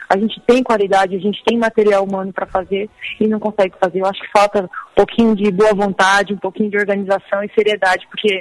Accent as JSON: {"language": "Portuguese", "region": "Mato Grosso", "country": "Brazil", "said": "eu sou do Mato Grosso."}